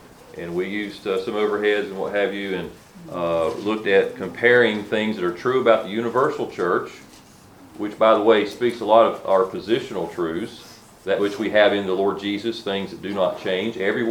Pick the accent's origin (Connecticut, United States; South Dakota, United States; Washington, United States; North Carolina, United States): North Carolina, United States; For wherever our assembly is that we fellowship in, and we're from Central North Carolina, the assembly should ask themselves, are we a Spirit-led assembly?